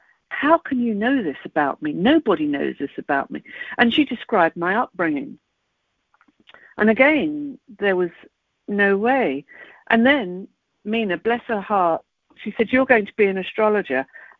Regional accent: England, United Kingdom; going to a bar, A, being English, people would say, go on, you know, say something, you're English.

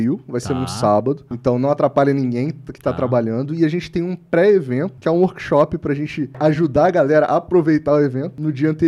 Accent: Brazil; eu como brasileiro posso ganhar isso

